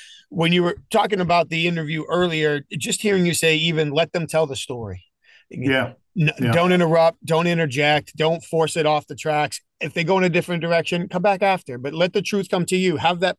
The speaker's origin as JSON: {"language": "English", "region": "New England", "country": "United States", "tie": "born or raised there", "said": "I grew up in New England."}